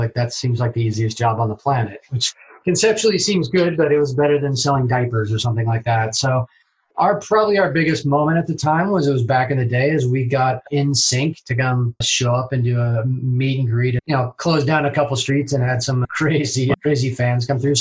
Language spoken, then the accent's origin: English; Seattle, Washington, United States; also born or lived in New York; I was born in New York, grew up in Seattle.